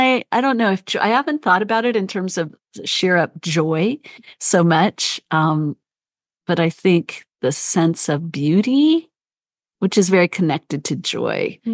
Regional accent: Denver, Colorado, United States; I grew up in Denver, Colorado, and my parents were from Kansas

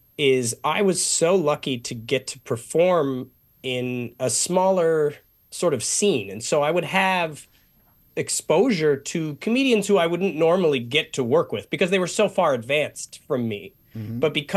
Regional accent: Vancouver, British Columbia, Canada; I was like, I'm from Vancouver.

